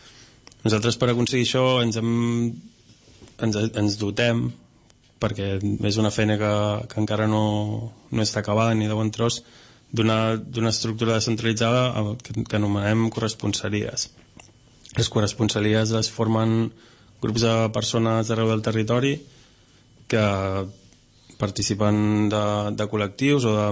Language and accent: Catalan; Catalonia, Spain; Jo mateix vinc del Maresme